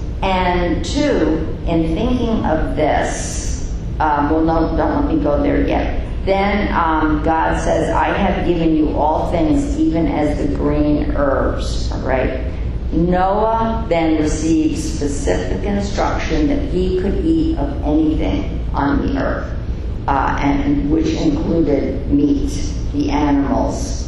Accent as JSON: {"language": "English", "town": "Bronx", "region": "New York", "country": "United States", "said": "So I'm from the Bronx. We had farm in the zoo, though."}